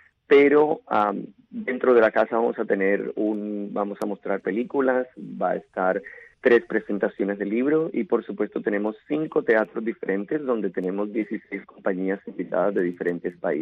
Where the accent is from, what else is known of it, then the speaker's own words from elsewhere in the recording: Colombia; moved away; Yo vine de Colombia hace 30 años.